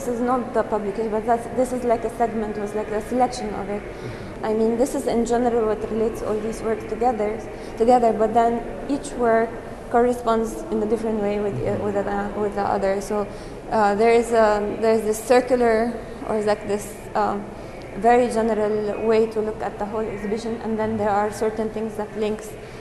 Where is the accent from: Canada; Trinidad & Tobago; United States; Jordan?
Jordan; I am from Jordan.